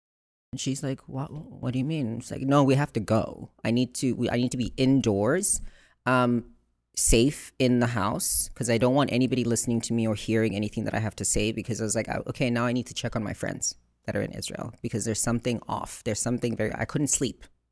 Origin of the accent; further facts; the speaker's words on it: South Africa; I was in Seattle visiting one of my friends that I grew up with in South Africa.